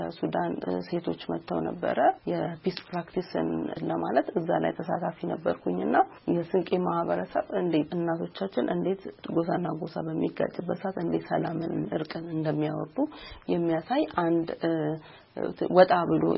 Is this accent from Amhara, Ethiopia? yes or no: no; Dire Dawa, Ethiopia; now in Addis Ababa, Ethiopia; ተወልጄ ያደግኩት በድሬዳዋ ከተማ ነው። አዲስ አበባ ከመጣሁ በኋላ በፋሽን እና በሞዴሊንግ ኢንዱስትሪ ውስጥ ተሰማራሁኝ።